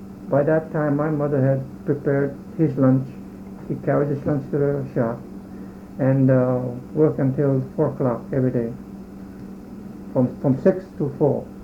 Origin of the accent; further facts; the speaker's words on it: Kahuku, Hawaii, United States; also born or lived in Kemo; I was born in 1920 in Kemo. Then my father and our family rather moved to Kahuku Plantation, where he was employed as a carpenter in the carpenter shop in Kahuku Plantation.